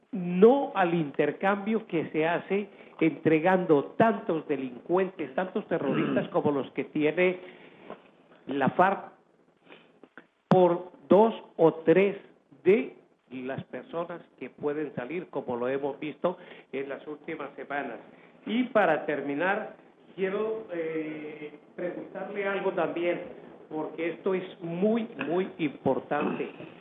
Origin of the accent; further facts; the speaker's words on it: Amagá, Antioquia, Colombia; antioqueño por más